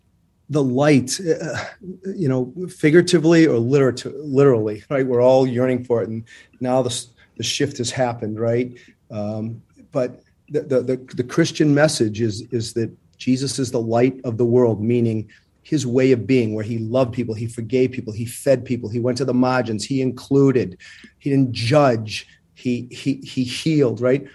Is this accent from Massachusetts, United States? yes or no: yes; North Reading, Massachusetts, United States; So I went back. I grew up in North Reading. You know, I loved growing up. I loved my town.